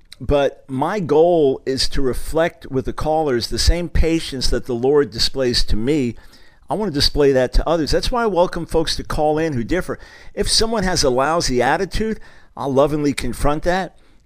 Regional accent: New York City, New York, United States; in the New York area, growing up in New York City, Long Island area

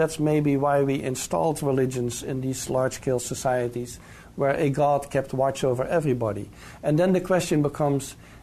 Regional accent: Netherlands; Now, in Northern Europe, I'm from the Netherlands

